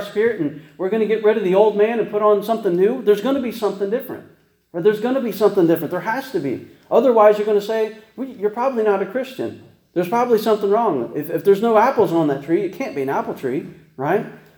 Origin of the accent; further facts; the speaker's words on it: Ohio, United States; I'm from Ohio, and I never heard of anybody putting salt on watermelon.